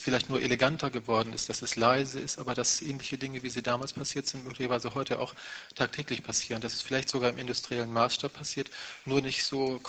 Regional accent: Oldenburg, Lower Saxony, Germany; Ja, ich komme aus Oldenburg.

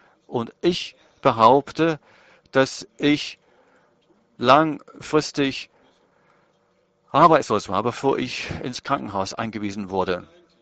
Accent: Denmark; Ich stamme aus Dänemark.

